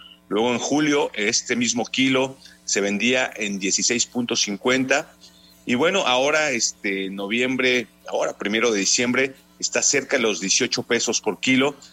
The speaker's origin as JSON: {"language": "Spanish", "country": "Mexico", "said": "Este alimento básico para nuestra dieta como mexicano."}